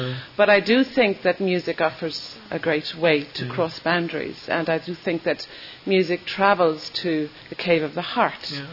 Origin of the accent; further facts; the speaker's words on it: Ireland; I'm from Ireland, and I suppose have lived through many generations in our country